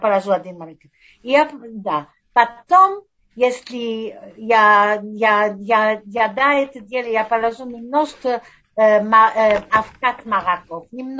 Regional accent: Antwerp, Flanders, Belgium; moved away as an adult; now in Israel; Я родился в Антверпен, в Бельгии. Я была там до, когда мы женились в Бельгии, мы жили в Бельгии сначала, но я хотела прийти в Израиль.

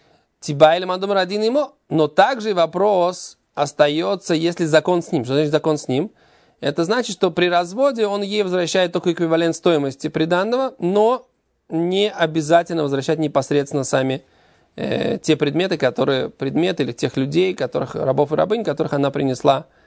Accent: Russia; now in Israel; Какие мы русские? Мы не русские. Всю жизнь были евреями везде. Но просто мы приехали из России.

